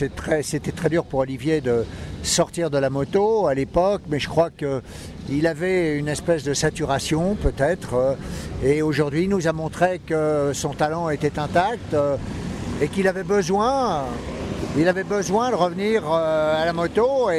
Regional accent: Croix, Hauts-de-France, France; je suis originaire de Croix, près de Roubaix, toute ma famille y est aussi, mes origines sont là-bas

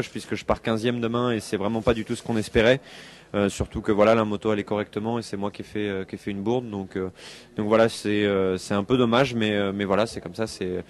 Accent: Le Mans, Pays de la Loire, France; born there; also born or lived in Aisne; je descends de l'Aisne et aussi je suis sartois puisque je suis né au Mans, donc et puis mon père y habite. Mais c'est vrai que mes attaches sont avant tout picardes.

